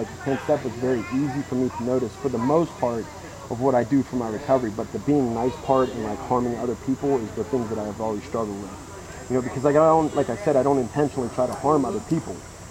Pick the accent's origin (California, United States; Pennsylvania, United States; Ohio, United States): Pennsylvania, United States; Pittsburgh; accent: Pittsburghese; I have the Pittsburghese because I'm from Pittsburgh. Okay. So like I say downtown and I say the north side.